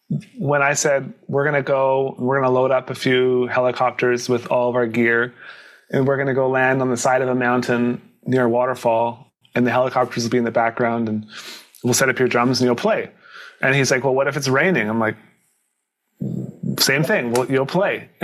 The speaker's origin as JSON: {"language": "English", "country": "Canada", "said": "And we're all from Canada, so we're like, whatever, it's no big deal. It's not that cold for us."}